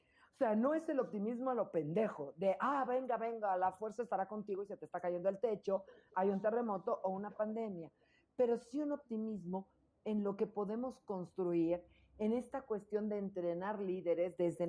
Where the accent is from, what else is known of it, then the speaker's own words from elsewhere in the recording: Mexico; yo como mexicana sí puedo ser crítica con mi cultura